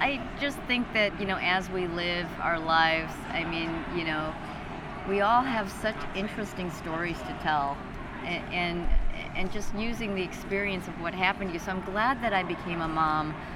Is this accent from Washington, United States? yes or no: no; Highland Park, Illinois, United States; I grew up in this northern suburb of Chicago, Highland Park, where, you know, like, everyone was Jewish.